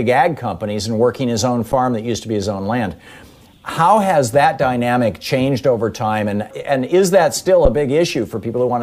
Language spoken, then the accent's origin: English; Lansing, Michigan, United States; moved away as an adult; I grew up in Michigan. I was born there, and I lived there for 28 years. I left in 1978. And I had friends who were farmers. We lived on the edge of Lansing, and there was farmland all around us.